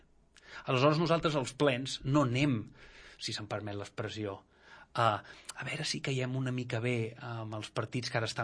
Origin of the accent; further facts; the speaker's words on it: Els Hostalets, Catalonia, Spain; com que jo els hostalets me'ls estimo molt, com és el meu poble